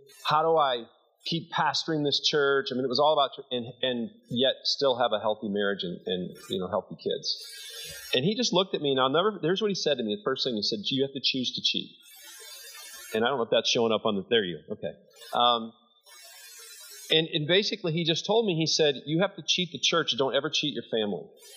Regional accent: Detroit, Michigan, United States; So we also, our parents both kind of blue-collar families. I grew up in Detroit.

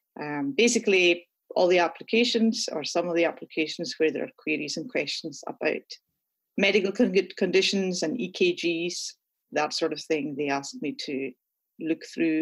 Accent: Scotland, United Kingdom; now in Grand Rapids, United States; We are Scottish, as you'll detect from my accent. So we came here in 2007.

